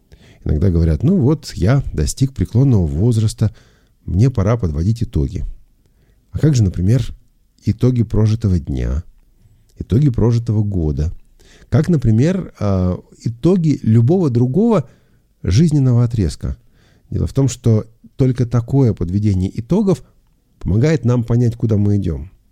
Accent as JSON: {"language": "Russian", "region": "Moscow", "country": "Russia", "said": "я это знаю как москвич"}